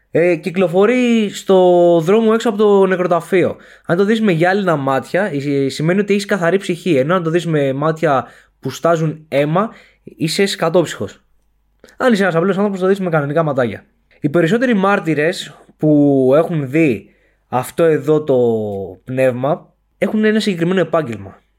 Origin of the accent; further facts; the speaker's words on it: Evia, Central Greece, Greece; είμαι κι εγώ από την Εύβοια και νιώθω την ανάγκη γιατί είμαι ακραίος τοπικιστής.